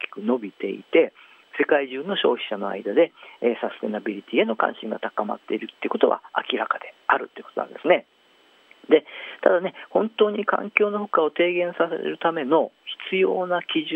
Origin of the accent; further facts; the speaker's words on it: Kurashiki, Okayama, Japan; ちょっと私の出身がね、倉敷市で、水島ではないんですけども、そこからすぐ、近くのところなんでね、水島とはちょっと対照的な、漁村の、出身なんですけども